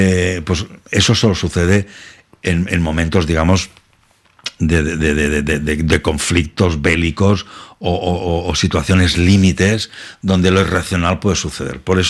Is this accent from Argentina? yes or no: no; Catalonia, Spain; Nosotros dos, que somos catalanes